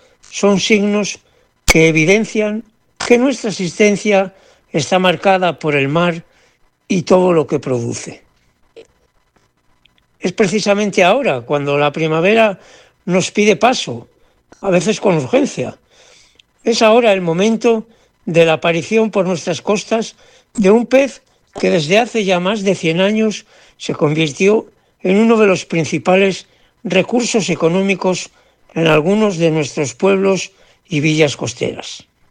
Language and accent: Spanish; Laredo, Cantabria, Spain; Y en Laredo, mi pueblo, la vida sigue, la primavera avanza y por las casas amarillas y también por las de piedra, barrio de pescadores